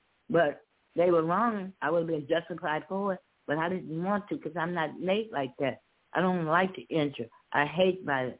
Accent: Chicago, Illinois, United States; I was born and raised in Chicago. I did most of my things in Chicago.

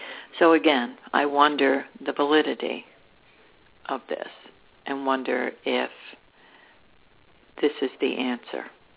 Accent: Ireland; I have a temper. I'm Irish. I have a pretty good temper.

